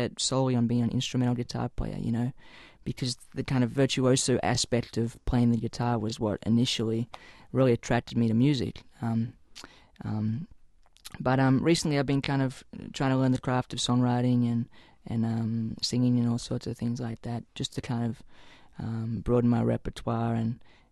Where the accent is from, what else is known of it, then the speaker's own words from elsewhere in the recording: Australia; Well, I came from a very kind of rural part of Australia. I grew up on the East Coast in a very small town.